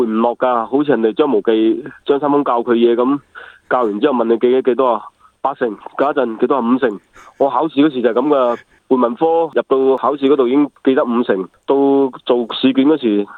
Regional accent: Guangzhou, Guangdong, China; 我喺西关出世，喺东山长大，所以以前嘅西关、东山我都玩晒噶啦。

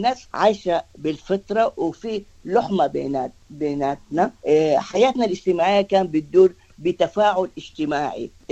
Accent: Wad Madani, Gezira, Sudan; ده الذاكرة من طفولتي في السودان.

